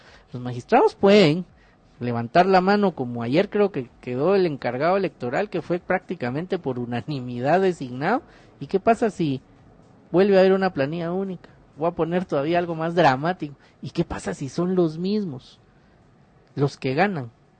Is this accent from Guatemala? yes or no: yes; Guatemala; no podemos jactarnos como guatemaltecos